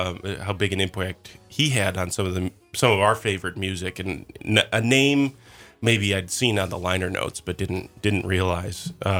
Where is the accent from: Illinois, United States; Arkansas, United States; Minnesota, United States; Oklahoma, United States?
Minnesota, United States; I'm being from Minnesota, it's like it's fine. This is nothing. Come on.